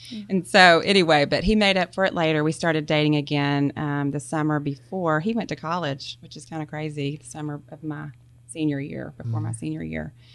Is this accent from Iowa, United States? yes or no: no; Little Rock, Arkansas, United States; Well, I grew up here in Little Rock, and my family was one of the founding families of Fellowship Bible Church, so I've been here since day one.